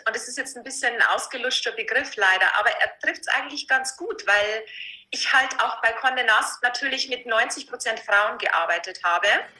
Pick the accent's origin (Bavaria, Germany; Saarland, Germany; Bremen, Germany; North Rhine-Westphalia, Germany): Bavaria, Germany; Vilsbiburg; accent: Lower Bavarian; also born or lived in Passau / Munich; ich bin ein niederbayerisches Plänzchen, was man bestimmt an meinem rollenden R gut hören kann. Ja. Ich bin aus Vilsbuchen ursprünglich. Und habe in Passau studiert und bin dann recht schnell nach München gegangen